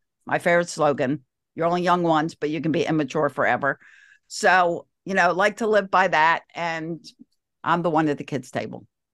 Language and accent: English; Baltimore, Maryland, United States; I am. Born and bred in Baltimore. And still Baltimore. Here in Glen Burnie.